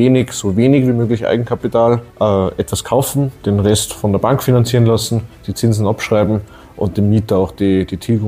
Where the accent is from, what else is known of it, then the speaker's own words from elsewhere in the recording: Salzburg, Austria; bin 33 Jahre alt, komme aus der schönen Salzburger Stadt, ja, direkt in der Stadt, wohne jetzt Umgebung